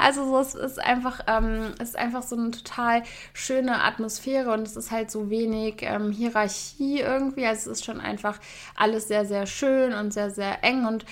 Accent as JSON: {"language": "German", "town": "Cologne", "region": "North Rhine-Westphalia", "country": "Germany", "said": "Ich komme ja auch aus Köln"}